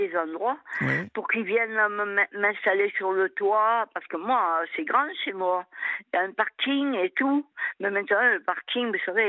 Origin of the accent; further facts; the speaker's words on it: France; born there; Et non, je suis née en France et tout.